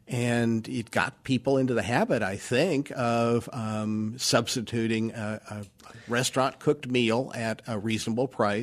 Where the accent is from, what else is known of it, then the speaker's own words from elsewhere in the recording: Roanoke, Virginia, United States; I was growing up in Roanoke, Virginia at that point.